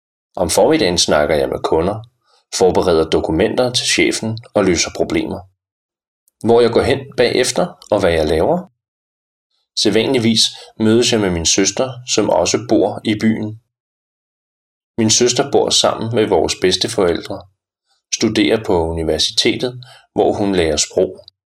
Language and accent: Danish; Aarhus, Central Denmark Region, Denmark; now in Copenhagen, Denmark; Hvor jeg er fra? Jeg er fra Aarhus, men nu bor jeg i København